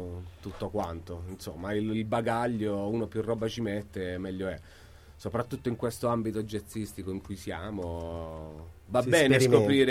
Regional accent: Barletta, Apulia, Italy; now in Rome, Italy; Sono barlettano, ma vivo a Roma da 10 anni ormai, quindi okay. Sono più barlettano, più romano.

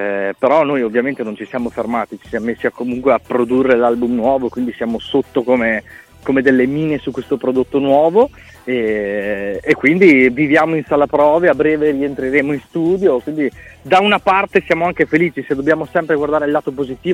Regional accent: Trento, Trentino-Alto Adige, Italy; Siamo tutti di Trento, sì, nelle vicinanze, comunque nei chilometri.

